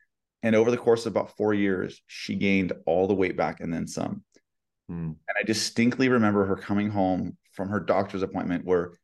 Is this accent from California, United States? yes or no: yes; California, United States; like you mentioned, I was from California